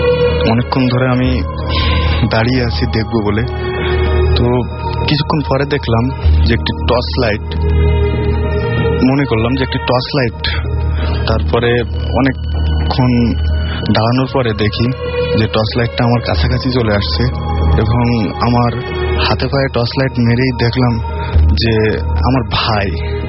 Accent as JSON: {"language": "Bangla", "town": "Satkhira", "region": "Khulna Division", "country": "Bangladesh", "tie": "born or raised there", "said": "আমি আমার home district Satkhira."}